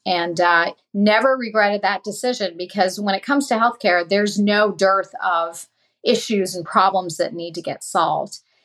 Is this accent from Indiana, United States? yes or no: yes; Indiana, United States; He's from Indiana. I'm from Indiana.